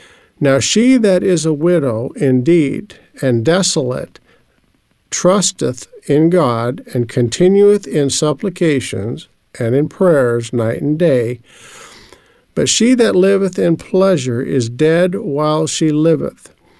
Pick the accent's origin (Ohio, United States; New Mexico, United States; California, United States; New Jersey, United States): New Mexico, United States; Albuquerque; I'm from Albuquerque, New Mexico.